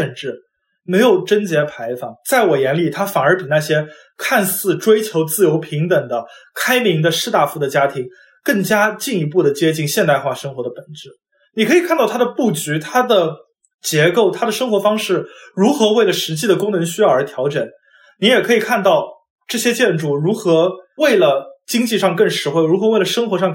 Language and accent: Chinese; Jiangnan, China; Chinese is a second language; 和我的母语不是普通话有关系。就我相信可能很多南方人都有这样的体会